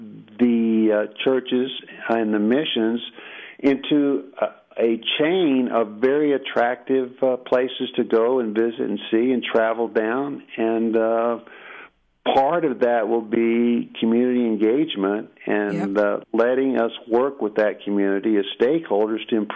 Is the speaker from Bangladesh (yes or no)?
no; Isleta, Texas, United States; growing up in Isleta